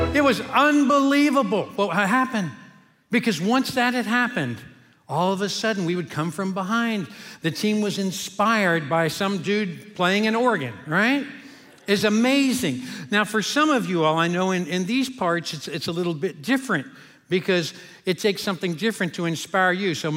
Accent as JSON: {"language": "English", "town": "Cincinnati", "region": "Ohio", "country": "United States", "tie": "born or raised there", "said": "Now, I grew up in Cincinnati. And baseball was really big there."}